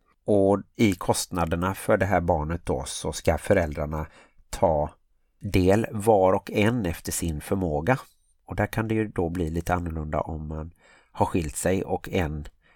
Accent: Gothenburg, Västra Götaland County, Sweden; Och jag som är göteborgare och bonuspappa

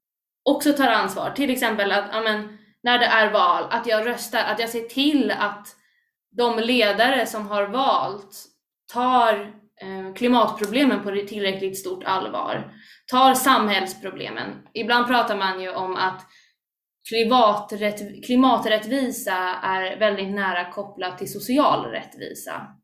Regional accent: Stockholm, Stockholm County, Sweden; Jag är inte bara kristen utan jag är stockholmare. Jag är inte bara kristen utan jag är musiker.

